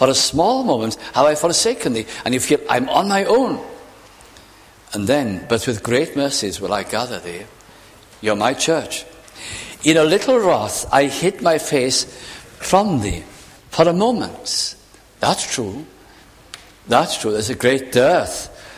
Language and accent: English; Caernarfon, Wales, United Kingdom; The one where I was brought up in Carnarvon